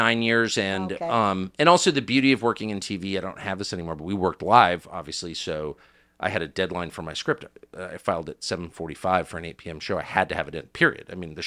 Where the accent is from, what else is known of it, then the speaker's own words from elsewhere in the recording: United States; And I was like, I'm an American. Like, they can't do anything to me.